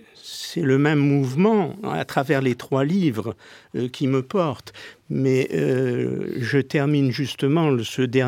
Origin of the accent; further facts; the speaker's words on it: Algeria; moved away as an adult; now in Paris, France; puisque c'est à 18 ans que j'ai quitté l'Algérie pour venir à Paris faire mes études.